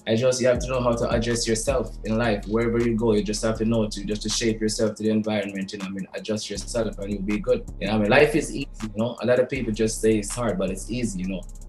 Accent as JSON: {"language": "English", "town": "Negril", "region": "Westmoreland", "country": "Jamaica", "tie": "born or raised there", "said": "I was born and raised in Negril, you know, the earlier part of my life, you know, okay. Until I moved to Montego Bay due to studies"}